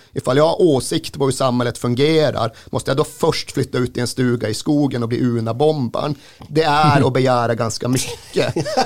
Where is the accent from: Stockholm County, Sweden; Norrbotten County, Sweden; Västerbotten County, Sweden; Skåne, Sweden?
Norrbotten County, Sweden; Malmberget; de flesta vet ju att jag kommer från Malmberget. Jag tjatar om så jävla mycket, och det är en speciell plats på jorden.